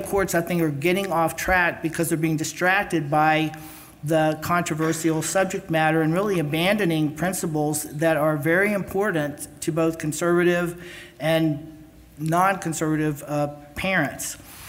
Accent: Texas, United States; You know, when I grew up in Texas, I had a very difficult time as a young person in high school.

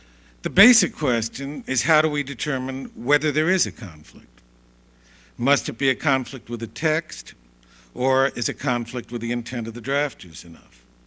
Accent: California, United States; But I came a long way from California, and I've listened for 9 hours of discussion.

